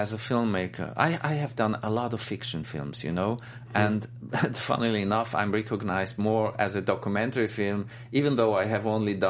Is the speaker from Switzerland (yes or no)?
yes; Switzerland; also born or lived in Baghdad, Iraq; I grew up in Switzerland since I came as a child to Switzerland.